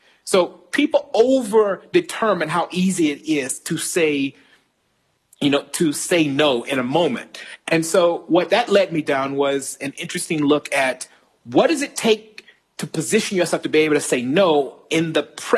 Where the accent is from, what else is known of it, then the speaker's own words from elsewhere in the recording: United States; as an American